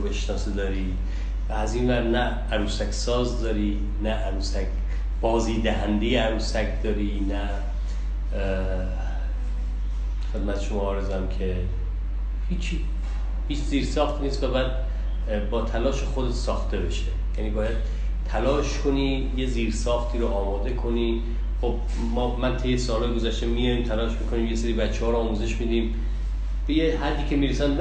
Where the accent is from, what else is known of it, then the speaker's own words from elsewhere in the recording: Iran; یک چیزی بود که به خود من به عنوان یک ایرانی امید بخشید، اینکه ایرانی ها پشت هم هستن.